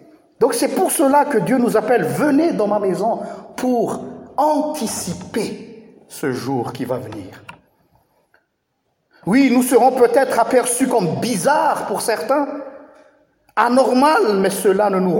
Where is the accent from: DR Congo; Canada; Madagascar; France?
Madagascar; now in Belgium; Moi, j'ai une double nationalité, en même temps malgache et belge. Donc, je vis les deux en même temps. Je suis toujours connecté avec mon pays natal. J'essaie de suivre toujours mon régime alimentaire, même si je suis à 12 000 km de mon pays.